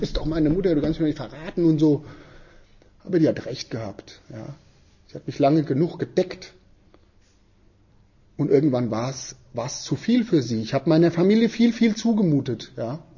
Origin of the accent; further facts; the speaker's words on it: Frankfurt, Hesse, Germany; ich bin als ein Einzelkind geboren und aufgewachsen bei uns in Frankfurt in einem guten Elternhaus